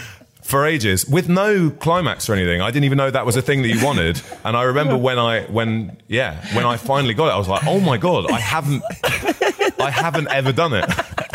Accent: Barnet, London, United Kingdom; I grew up in Barnet.

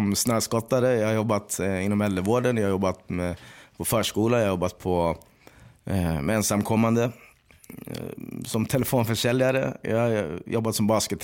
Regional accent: Stockholm, Stockholm County, Sweden; Du är från Stockholm, va? Jag bara, jo, varför då?

